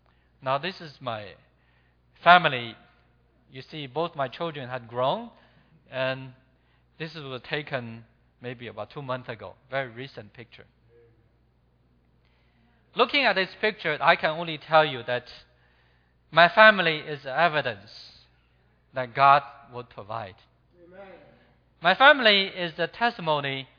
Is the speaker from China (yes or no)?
yes; China; moved away as an adult; now in Hong Kong; I was born and raised in China, I could speak Mandarin, so that they invite me to go to Hong Kong to make radio programs. So in 1994, I came to Hong Kong. Now in 2014, 20 years later, I'm still there.